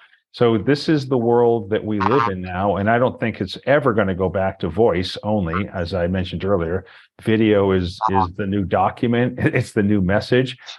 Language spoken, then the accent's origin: English; New England, United States; And I'm from New England originally, and there was a time when the greater Boston area was considered the mecca of tech before even Silicon Valley.